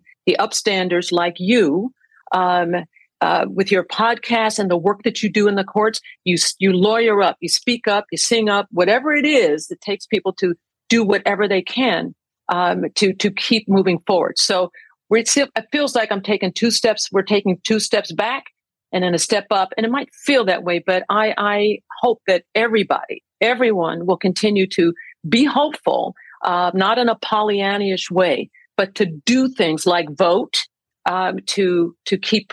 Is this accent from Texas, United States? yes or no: no; Pennsylvania, United States; My parents came up in the Great Migration from the South, where I grew up in Pennsylvania.